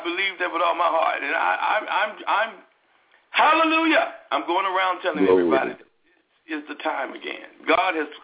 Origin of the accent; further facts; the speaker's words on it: Memphis, Tennessee, United States; I'm from Memphis, Tennessee.